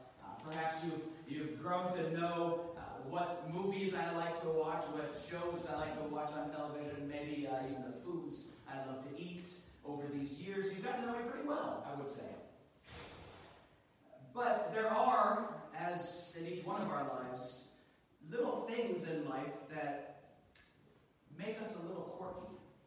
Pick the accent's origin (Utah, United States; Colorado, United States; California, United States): Utah, United States; Now, I remember growing up in Utah, and it was a particularly dry area.